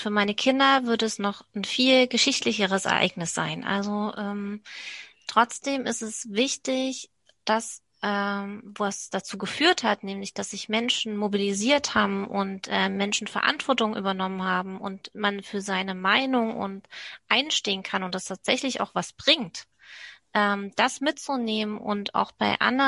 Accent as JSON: {"language": "German", "region": "Saxony", "country": "Germany", "lives_now": "Berlin, Germany", "said": "Bin ich Ostdeutsche oder bin ich eine Sächsin, die in Berlin wohnt und in Brandenburg arbeitet?"}